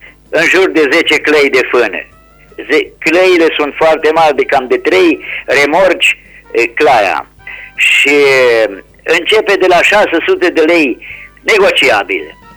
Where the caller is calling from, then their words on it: Săceni, Teleorman, Romania; din Săceni și aș vrea să fac un anunț.